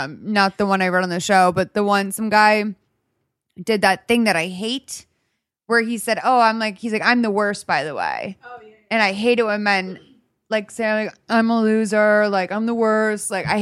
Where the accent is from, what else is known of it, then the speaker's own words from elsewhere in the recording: Boston, Massachusetts, United States; I'm from Boston. It's a huge colloquial saying where I'm from. I know it's not unique to Boston by any means, but it's kind of like, it's just a word you grew up saying